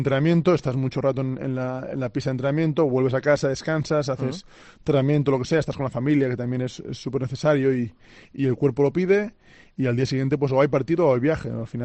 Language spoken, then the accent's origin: Spanish; Sant Boi de Llobregat, Catalonia, Spain; en Barcelona porque los dos somos de allí, nuestras familias están allí y al final somos de Sant Boi y nos quedamos por el Baix Llobregat seguramente.